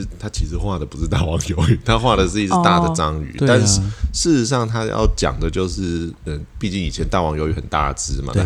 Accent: Penghu County, Taiwan; 小时候就在澎湖长大，至少长到六七岁啦

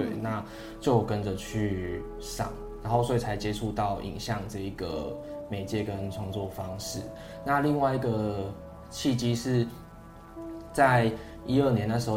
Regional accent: southern Taiwan, Taiwan; 因为 我在南部长大

